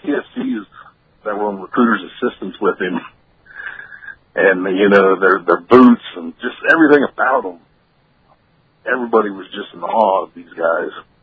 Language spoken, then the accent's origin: English; Richwood, Ohio, United States; also born or lived in Marion, United States; Well, you know, I was born in Marion, which has a population of probably 12,000, but in sixth grade, I moved to a town called Richwood, Ohio.